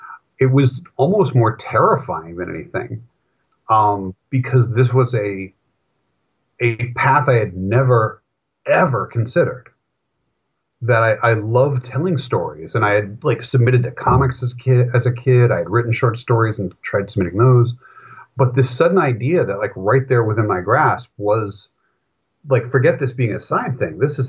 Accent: New England, United States; I mean, I grew up in New England, very strong New England roots

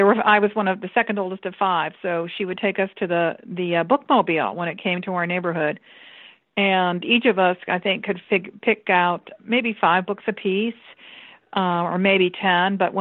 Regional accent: St. Petersburg, Florida, United States; You know, I grew up in St. Petersburg, Florida, and though a lot of people don't consider Florida the South, I do, and Southerners love their stories.

